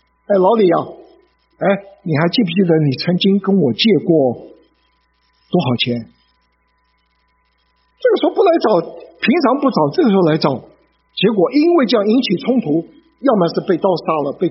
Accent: China; moved away; 我们中国人好不容易离开中国来到北美这个地方

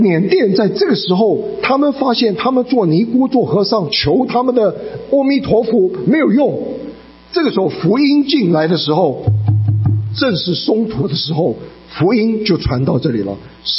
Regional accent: Taiwan; 当然我从台湾来我没有资格讲这个话

